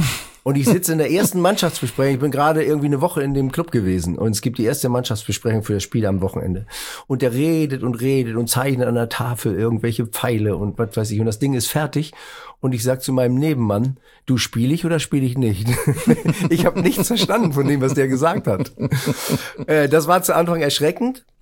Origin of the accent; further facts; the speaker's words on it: Northern Germany, Germany; Aber ich wollte gar nicht weg, ich war Norddeutscher, ich wollte das nicht.